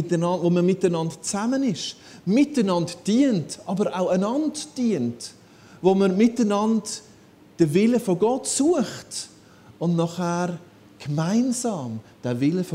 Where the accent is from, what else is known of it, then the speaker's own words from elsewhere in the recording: Switzerland; Aber ich bin auch Schweizer, also ich habe da ein kleines Problem.